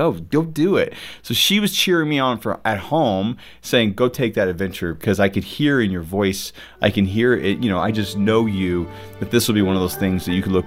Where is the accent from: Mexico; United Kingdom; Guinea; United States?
United States; Ellettsville, Indiana; I'm a kid from Ellettsville, Indiana.